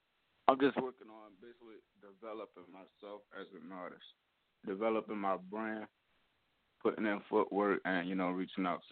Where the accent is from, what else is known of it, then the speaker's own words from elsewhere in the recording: Norfolk, Virginia, United States; You know, I'm originally from Norfolk, Virginia.